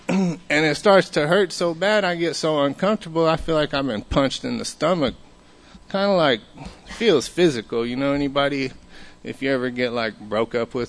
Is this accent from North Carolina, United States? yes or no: no; Austin, Texas, United States; I'm born and raised in Austin. I grew up in South Austin, Old Torf and Congress